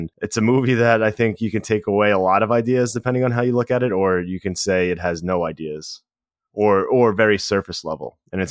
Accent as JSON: {"language": "English", "country": "United States", "said": "being American, a war of this magnitude on our soil"}